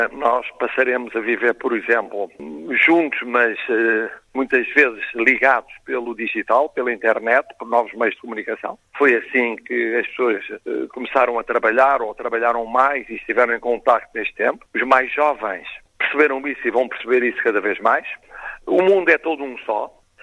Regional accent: Portugal; Nós temos esperança porque somos portugueses.

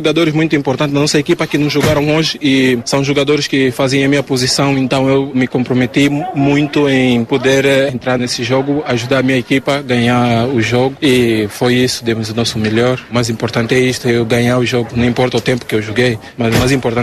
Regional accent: Angola; moved away; É a minha primeira vez a ser campeão, né, desde que eu saí de Angola

